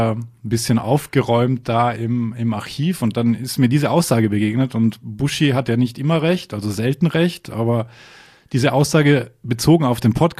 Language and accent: German; Austria; now in Germany; Ich wusste das nicht als Österreicher, dass es Vorurteile gegenüber Deutschen gibt.